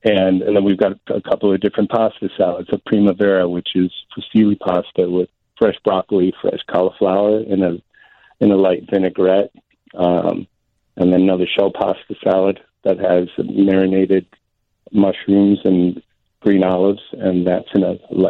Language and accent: English; Elmwood Park, United States; And I grew up here in Elmwood Park and passed by this on my way to St. Vincent School right across the street virtually every day of my elementary school career.